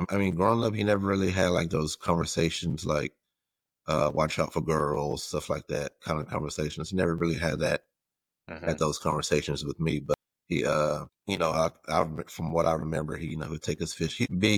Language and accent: English; Crosby, Texas, United States; now in Buda, United States; So I live in Buda, Texas, but I'm from Crosby, Texas, which is like 3 hours away.